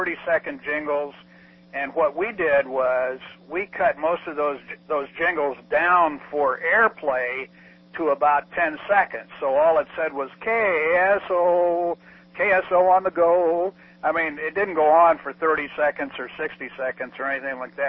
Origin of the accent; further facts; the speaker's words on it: Des Moines, Iowa, United States; Being born and raised in Des Moines, I knew a lot of people in Des Moines.